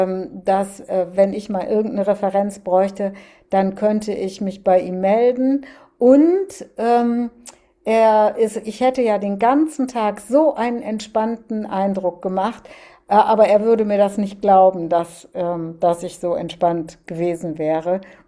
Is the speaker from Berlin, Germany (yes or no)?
no; North Rhine-Westphalia, Germany; zumindest im katholischen Norden, da im Bistum Münster, wo ich herkomme.